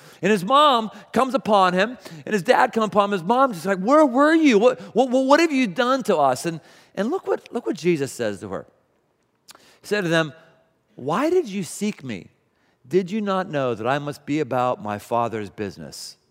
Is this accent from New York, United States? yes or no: no; Pittsburgh, Pennsylvania, United States; I remember when I was a kid and growing up in Pittsburgh, I went to the Monroeville Mall with my mom